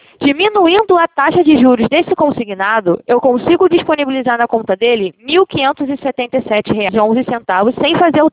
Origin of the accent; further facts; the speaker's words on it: Rio de Janeiro, Brazil; eu sou de Madureira.